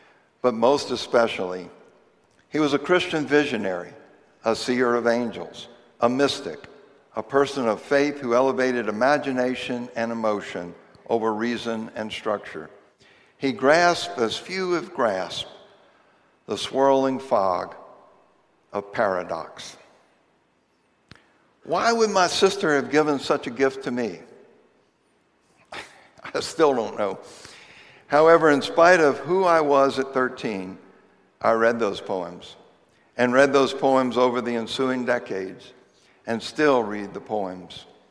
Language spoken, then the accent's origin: English; Gonzales, Louisiana, United States; I grew up in Gonzales, Louisiana, a small town on the edge of the swamp. Gonzales was the first high ground for 50 miles. This was outdoorsman country, and I embraced it.